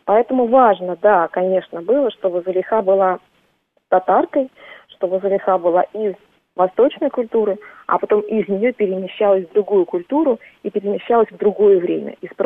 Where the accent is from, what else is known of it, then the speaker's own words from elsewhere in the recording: Kazan, Tatarstan, Russia; я выросла в Казани, и я ощущаю татарское в себе